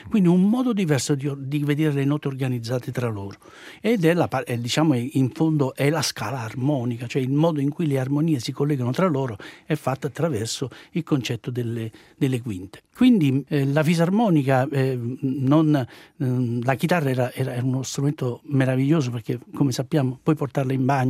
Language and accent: Italian; Naples, Campania, Italy; io sono napoletano